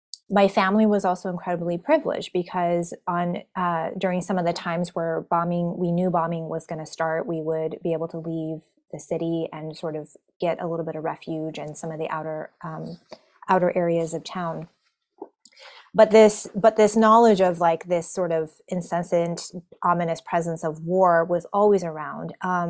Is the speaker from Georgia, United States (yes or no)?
no; Portland, Oregon, United States; born there; she actually came to the United States and gave birth to me in Portland, Oregon. So that's where I was born.